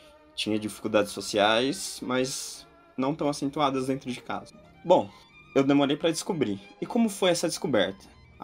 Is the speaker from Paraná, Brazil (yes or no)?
yes; Rolândia, Paraná, Brazil; also born or lived in Londrina; eu tenho 21 anos, eu nasci em Londrina, norte do Paraná, mas eu sempre morei em Rolândia, uma cidade relativamente perto, cerca de 30, 40 quilômetros.